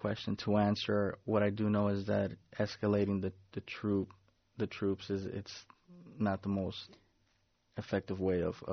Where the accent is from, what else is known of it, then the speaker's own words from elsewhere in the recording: Los Angeles, California, United States; I grew up in Boyle Heights, like you mentioned, and just coming from a rough neighborhood, there wasn't much direction, not much guidance.